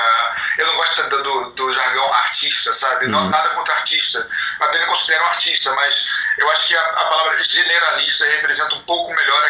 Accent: Rio de Janeiro, Brazil; sou do Rio, né? O Rio acho que agora, dois dias atrás, deu sensação térmica de 53 graus.

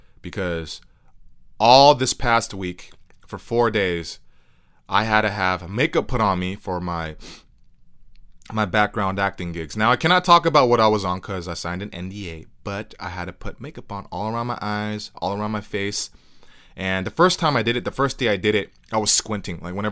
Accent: United States; Asian Americans, Korean Americans, I'm Korean American, and I related to a lot of it.

